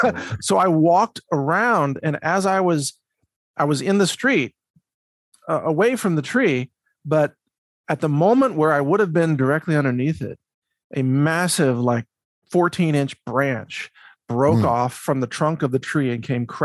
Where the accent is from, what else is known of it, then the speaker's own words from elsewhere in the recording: Midwest, United States; And I grew up in the Midwest. I went to university in the Midwest